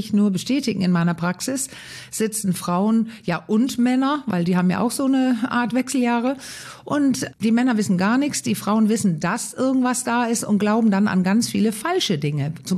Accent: Denmark; born there; vielleicht als gebürtige Dänin, sehr frei erzogen

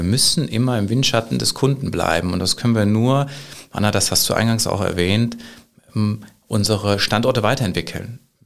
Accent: Düsseldorf, North Rhine-Westphalia, Germany; Komme ich natürlich aus Düsseldorf und wohne auch in Düsseldorf.

